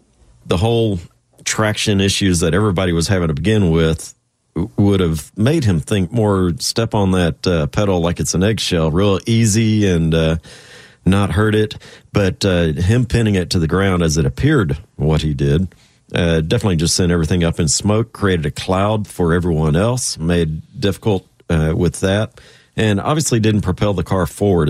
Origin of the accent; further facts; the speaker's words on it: Texas, United States; Sorry, guys. I am from Texas.